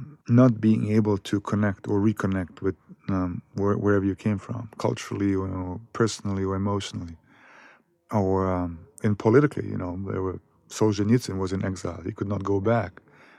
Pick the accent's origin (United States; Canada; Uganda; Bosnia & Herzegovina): Bosnia & Herzegovina; Sarajevo, Federation of Bosnia and Herzegovina; And Sarajevo, it is my hometown, you know, but when I go there, I have a tenuous relationship with it as home.